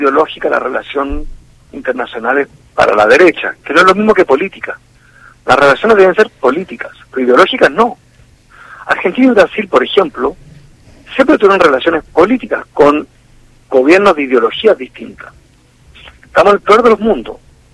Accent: Chile; Yo soy chileno.

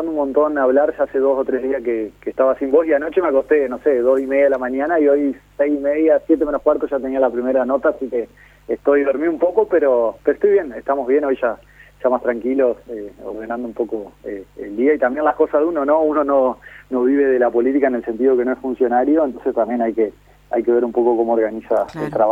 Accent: Paraná, Entre Ríos, Argentina; vivo en Paraná, nací acá

